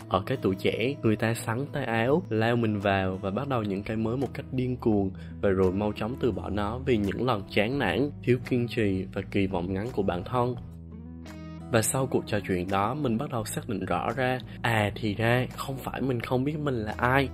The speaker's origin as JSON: {"language": "Vietnamese", "region": "Phú Yên", "country": "Vietnam", "tie": "born or raised there", "said": "mình sinh năm 2002. Mình sinh ra và lớn lên ở Phú Yên, nên đôi khi các bạn có thể sẽ nghe ra một vài từ địa phương."}